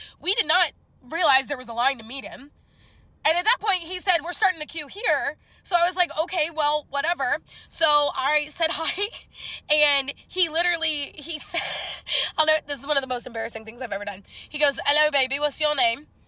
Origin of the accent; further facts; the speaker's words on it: Illinois, United States; So essentially, I'm from Illinois originally. My aunt lives in O'Fallon, Illinois, which is like right over the St. Louis line.